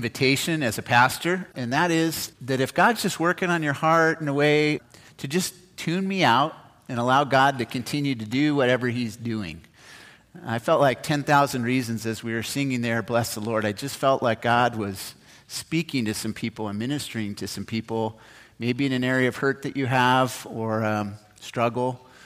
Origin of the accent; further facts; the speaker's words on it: Cupertino, California, United States; about an hour south of where I grew up in Cupertino.